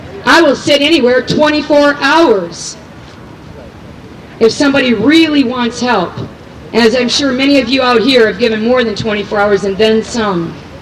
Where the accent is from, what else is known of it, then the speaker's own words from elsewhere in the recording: Michigan, United States; now in Santa Cruz, United States; Many of us here are from other places. I'm not even born here. I'm from Michigan.